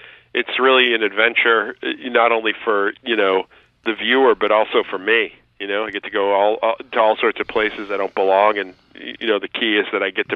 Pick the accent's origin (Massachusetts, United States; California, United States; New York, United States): Massachusetts, United States; Boston; I wish we had a Pig and Ford race here in, you know, in my hometown of Boston.